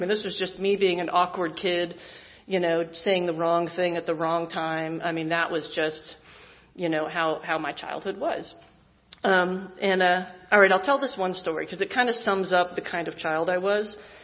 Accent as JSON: {"language": "English", "town": "New York City", "region": "New York", "country": "United States", "tie": "born there", "said": "let's start at the very beginning, which is that I was born in New York. I was born in New York City. And my parents divorced when I was young, and my dad moved down here."}